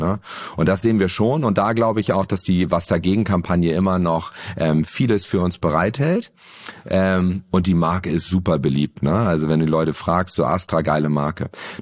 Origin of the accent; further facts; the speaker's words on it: Hamburg, Germany; Ich komme aus Hamburg und da ist Holsten, Astra natürlich omnipräsent.